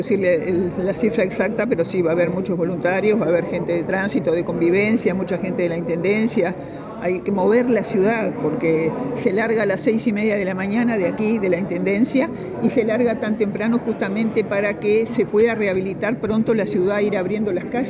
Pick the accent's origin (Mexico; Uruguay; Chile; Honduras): Uruguay; viste cómo somos los uruguayos que dejamos todo para último momento